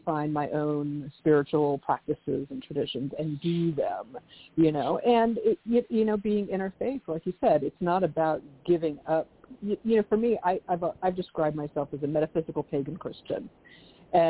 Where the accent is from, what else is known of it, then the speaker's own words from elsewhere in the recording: California, United States; you know, I grew up in Orange County